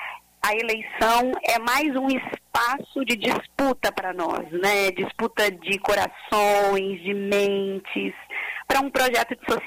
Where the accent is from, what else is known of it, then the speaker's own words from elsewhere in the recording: Serra, Espírito Santo, Brazil; A minha família é uma família, né, que cresceu, cresci na Serra, de uma família que tem toda uma trajetória de luta no município da Serra.